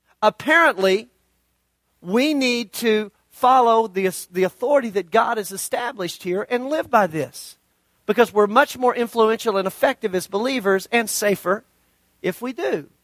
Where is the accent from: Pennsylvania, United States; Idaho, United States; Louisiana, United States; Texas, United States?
Texas, United States; Amarillo; I'm from Amarillo. I spent 30 years of my life in Amarillo